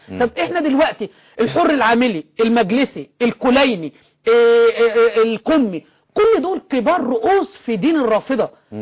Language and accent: Arabic; Egypt; ان انا مصري